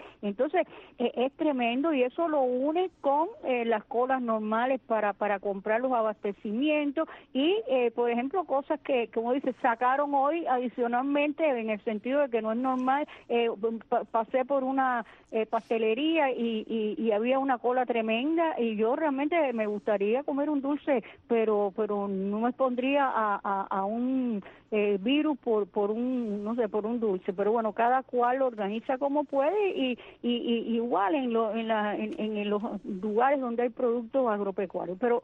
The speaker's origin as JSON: {"language": "Spanish", "country": "Cuba", "said": "como somos los cubanos"}